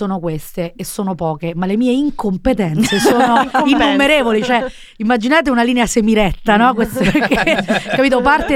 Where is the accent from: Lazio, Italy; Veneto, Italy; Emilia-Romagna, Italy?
Lazio, Italy; Rome; Io sono di Balduina